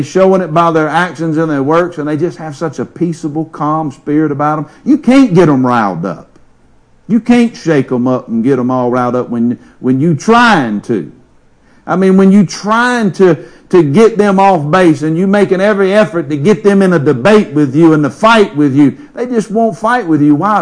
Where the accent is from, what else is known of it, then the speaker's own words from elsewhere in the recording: Covington, United States; you get toward Covington, which y'all know it's a lot different from when I was raised in Covington, a major difference.